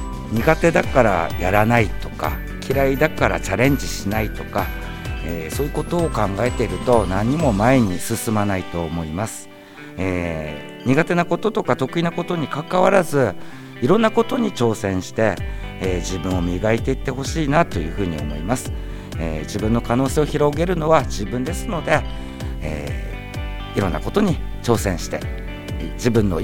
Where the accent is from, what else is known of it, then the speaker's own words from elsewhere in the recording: Omori, Akita, Japan; now in Daisen, Japan; 現在は大仙市から通っていますけれども、生まれも育ちも大森町です。